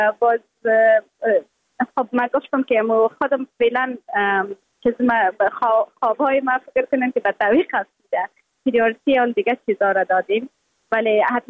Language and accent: Persian; Afghanistan; moved away; که من دوباره از خود یک چیز ساخته پس میایم افغانستان